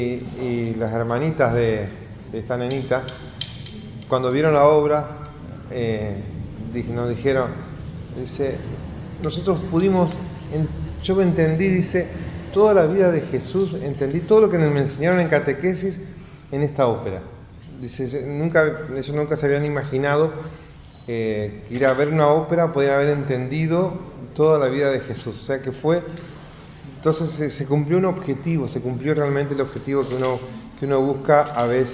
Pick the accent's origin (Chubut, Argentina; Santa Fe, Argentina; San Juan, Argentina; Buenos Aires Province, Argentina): Santa Fe, Argentina; productor de esta ópera, vengo de Santa Fe